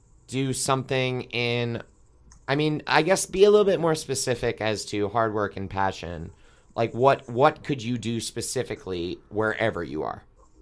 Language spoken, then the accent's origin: English; Long Island, New York, United States; So for my culture where I grew up on Long Island, I remember that in middle school